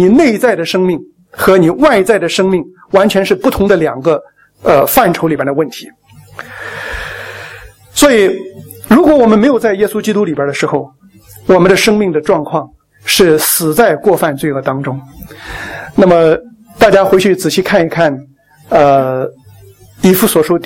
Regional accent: China; 因为我们中国人说金无足赤怎么样，人无完人。

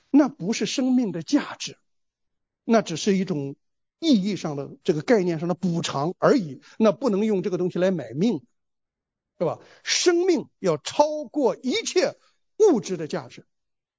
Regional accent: China; 所以我们中国人穆斯林都歌颂一件事儿，就是英雄主义啊

